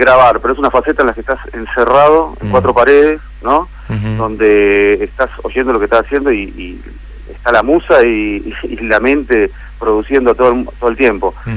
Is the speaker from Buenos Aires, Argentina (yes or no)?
yes; Buenos Aires, Argentina; nosotros somos de Capital